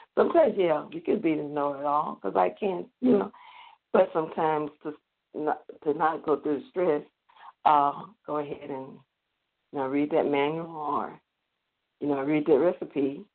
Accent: the South, United States; accent: Southern; And my southern accent is really coming out big time on.

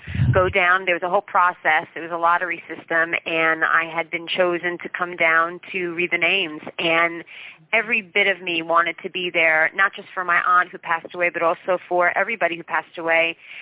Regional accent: New Jersey, United States; Oh, well, Jersey, I mean, I'm a true Jersey girl. I mean, I love New York City. I'm only about 20 minutes away from New York, so I have the best of both worlds.

